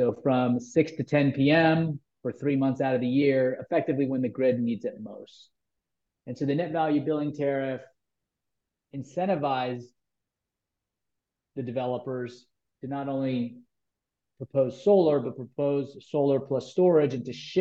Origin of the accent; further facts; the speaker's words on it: California, United States; here in the in my home state of California.